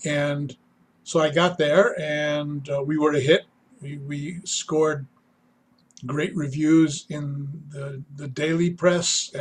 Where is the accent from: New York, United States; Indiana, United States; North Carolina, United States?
New York, United States; Manhattan; I was born and raised in Manhattan. I took public transit to school every day for 6 years.